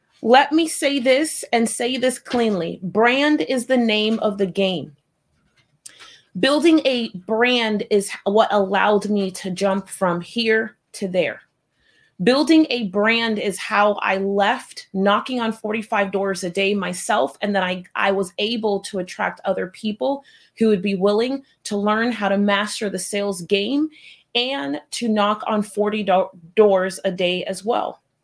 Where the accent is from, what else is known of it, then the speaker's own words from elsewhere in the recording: Florida, United States; I'm from Florida. I head to North Carolina.